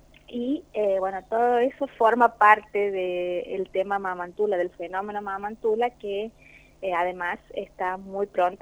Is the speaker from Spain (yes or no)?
no; Argentina; esa historia que forma parte también de la historia de los argentinos, y que es, obviamente son los albores de la patria nuestra